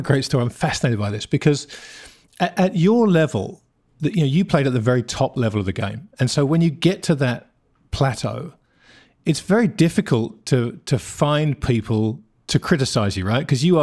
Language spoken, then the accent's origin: English; England, United Kingdom; as an Englishman to wind up kind of liking the Aussie cricket team.